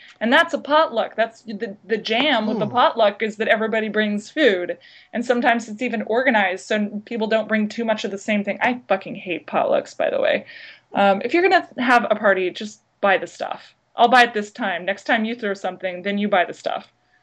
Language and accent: English; Austin, Texas, United States; and I'm from Austin, which is the home of bats.